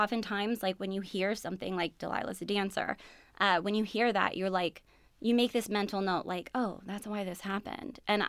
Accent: Wisconsin, United States; There are so many beautiful areas in Wisconsin and in central and northern Wisconsin that I kind of drew from.

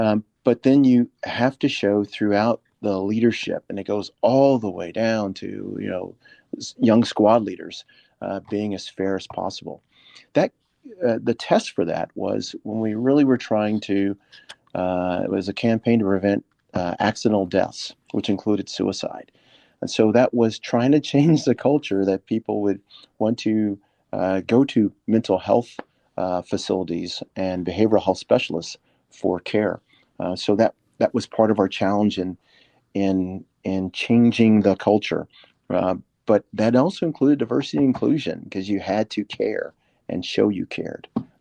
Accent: El Paso, Texas, United States; And the fact that I was from El Paso, so we already had a tie to the community

